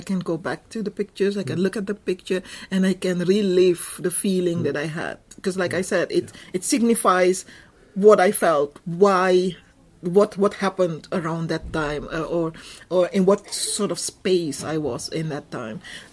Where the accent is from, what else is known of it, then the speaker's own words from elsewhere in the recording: Suriname; first language Dutch; English is a second language; also born or lived in Sint Maarten; now in Netherlands; I have to say, some of my English will sound funny because I speak Dutch. Dutch is my first language.